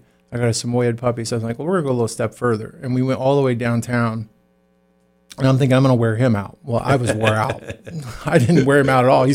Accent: Chapel Hill, North Carolina, United States; Well, I grew up over in Chapel Hill. So I knew what it was like not to have a sidewalk, you know, going down girls' school road.

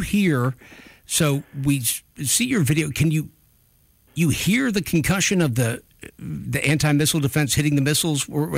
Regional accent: Alabama, United States; If you can do it, I can. I'm from Mobile County. I can do it, too. Roll Tide, brother.

